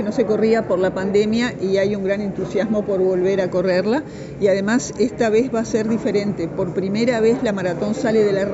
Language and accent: Spanish; Uruguay; viste cómo somos los uruguayos que dejamos todo para último momento